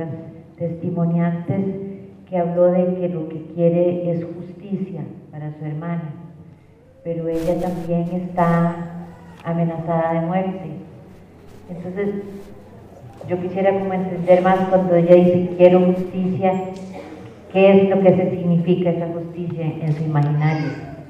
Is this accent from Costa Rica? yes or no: yes; Costa Rica; de Costa Rica, jueza de conciencia de este tribunal